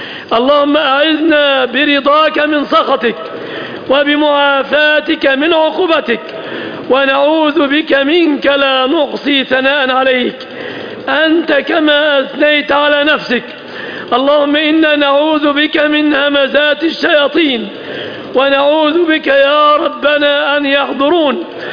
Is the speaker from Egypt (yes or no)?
yes; Egypt; اللهم احفظ بلادنا مصر